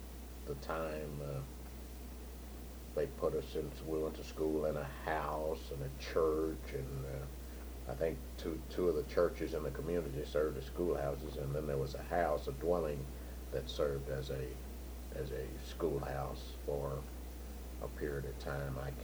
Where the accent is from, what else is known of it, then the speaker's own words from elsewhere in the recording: Columbia, Kentucky, United States; Well, I grew up in Columbia, Kentucky.